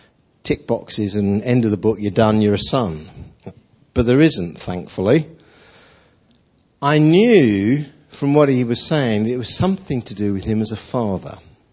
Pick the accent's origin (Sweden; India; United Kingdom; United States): United Kingdom; England; moved away as an adult; now in New Zealand; Well, I'm an Englishman in New Zealand, right? I've been there for 4 years. So the English in me is still quite prevalent.